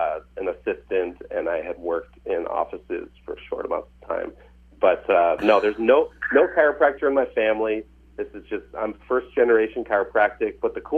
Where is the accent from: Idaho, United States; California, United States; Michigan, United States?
Michigan, United States; I grew up in Michigan, so Midwestern, just like you guys in Indiana there.